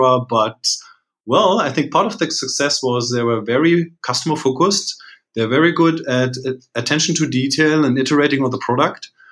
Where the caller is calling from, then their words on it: Berlin, Germany; English is a second language; Germany, Berlin, Germany, actually.